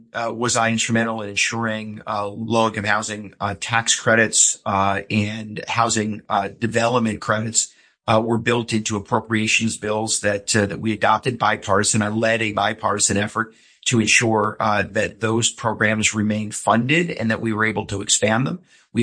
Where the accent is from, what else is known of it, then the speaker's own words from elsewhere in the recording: New York, United States; I grew up in the Hudson River Valley in upstate New York.